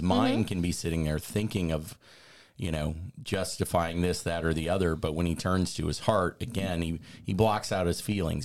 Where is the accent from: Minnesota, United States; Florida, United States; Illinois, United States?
Illinois, United States; Chicago; I grew up in Chicago in the 90s, so Michael Jordan was everything.